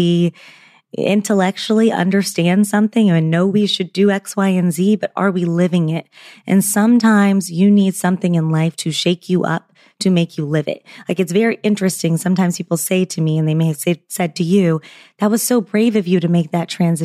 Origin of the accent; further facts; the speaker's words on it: Los Angeles, California, United States; We had yoga classes in elementary school because I'm from Los Angeles.